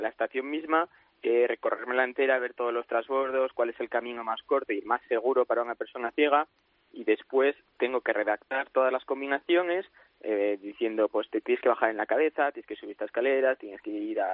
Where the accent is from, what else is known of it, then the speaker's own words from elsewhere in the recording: Tres Cantos, Community of Madrid, Spain; nosotros somos de Tres Cantos.